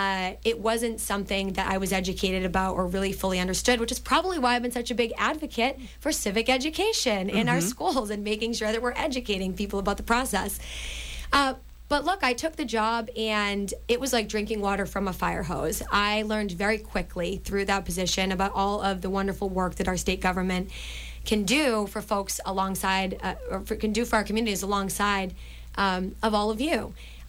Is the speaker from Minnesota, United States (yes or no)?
no; Methuen, Massachusetts, United States; also born or lived in Lawrence; hail from the city of Methuen. It's the last community up 93, right before you hit New Hampshire. I was born in Methuen to a 17-year-old single mother.